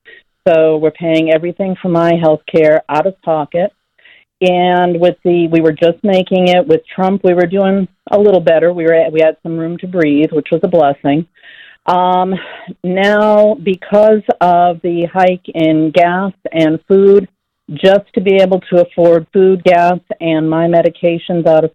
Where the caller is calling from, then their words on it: North Carolina, United States; Good afternoon. I'm calling from North Carolina.